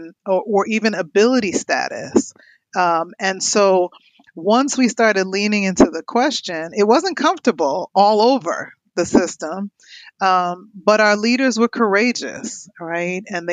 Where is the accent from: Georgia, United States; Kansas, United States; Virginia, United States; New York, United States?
New York, United States; New York City; now in Michigan, United States; brother, I grew up in Harlem in the 70s. There was an opioid crisis.